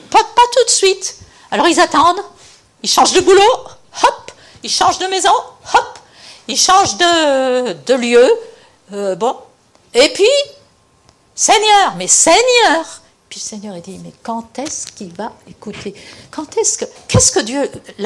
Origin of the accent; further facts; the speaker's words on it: Saint-Macaire-en-Mauges, Pays de la Loire, France; J'avais jamais trop quitté mon village natal, Saint-Macaire-en-Mauges. Pour ceux qui connaissent ce coin-là, il y avait des vaches derrière chez nous